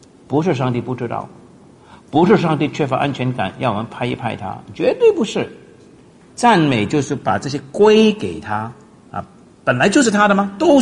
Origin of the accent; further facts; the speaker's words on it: China; 因为我们中国人呢是有最长的连续没有中断过的文化。